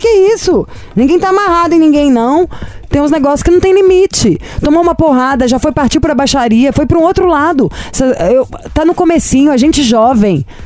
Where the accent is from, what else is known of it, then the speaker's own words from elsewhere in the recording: Brazil; Eu sou do Brasil, onde quando tá 11 graus pra gente é neve.